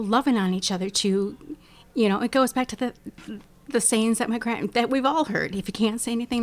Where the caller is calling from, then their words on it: Farmington, Minnesota, United States; I am coming from Farmington, Minnesota.